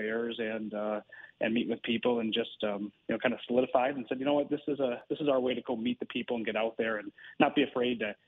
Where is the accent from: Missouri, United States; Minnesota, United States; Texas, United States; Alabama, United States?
Minnesota, United States; Plymouth; now in Maple Grove, United States; I was born and raised, or not born, but I was raised in Plymouth, Minnesota, and you know, really a western suburban guy, but travel all around.